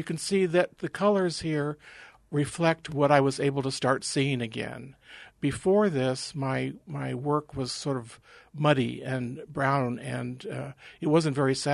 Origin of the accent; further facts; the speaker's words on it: Juneau, Alaska, United States; born there; I was born in Juno, and before Alaska was a state.